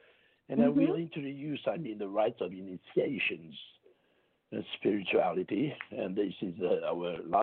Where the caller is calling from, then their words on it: Paris, Île-de-France, France; I'm calling from Paris.